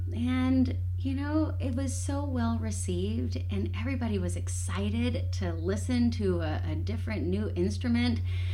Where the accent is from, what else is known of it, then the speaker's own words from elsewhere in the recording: Austin, Texas, United States; I'm from Austin.